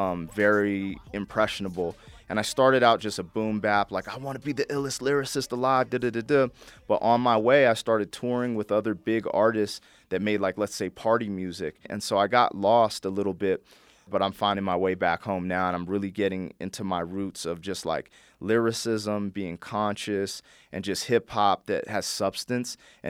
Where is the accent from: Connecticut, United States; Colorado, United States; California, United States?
Colorado, United States; we'd go on tour, and we'd be like, hey, we're from Colorado, and people would clown us and think we're supposed to be cowboys and all types of stuff.